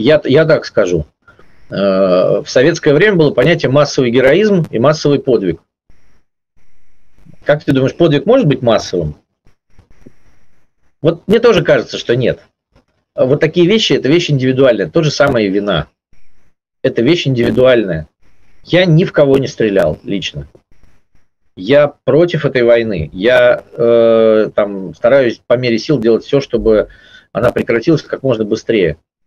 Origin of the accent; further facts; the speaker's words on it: Saint Petersburg, Russia; moved away; несмотря на то, что мы уехали, все равно, мы все равно петербуржцы, и мы все равно, как бы, наверное, рассчитываем когда-то вернуться в свой прекрасный город